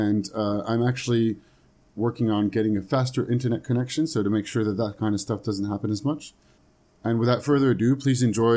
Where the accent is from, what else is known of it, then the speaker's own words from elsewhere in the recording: France; also born or lived in United States; I was born in the States and then raised in France. My father's Dutch, my mom's originally Spanish.